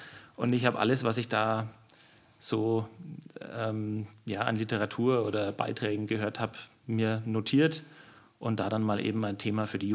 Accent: Bavaria, Germany; also born or lived in Nuremberg; in Niederbayern. Mhm. Und war dann lange Jahre, nachdem ich beruflich nach Nürnberg gezogen bin

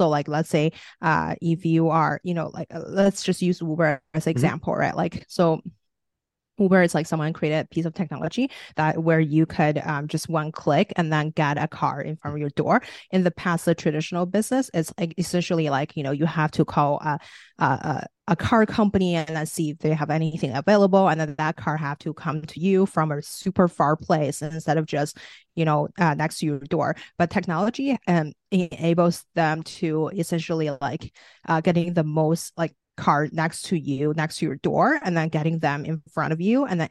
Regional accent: China; now in United States; I was originally from China. And then when I came to the US, I didn't really have much business connections.

